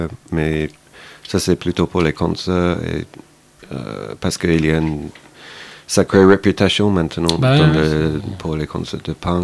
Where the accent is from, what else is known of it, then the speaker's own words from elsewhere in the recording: South East England, United Kingdom; French is a second language; now in Paris, France; Dans le sud d'Angleterre. Une heure de Londres par voiture, mais plus sud.